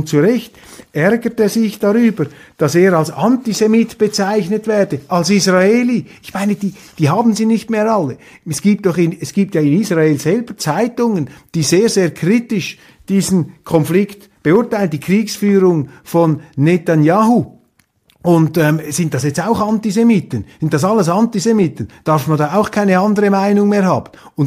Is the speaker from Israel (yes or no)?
no; Switzerland; dass ich das als Schweizer, das steht mir eigentlich gar nicht zu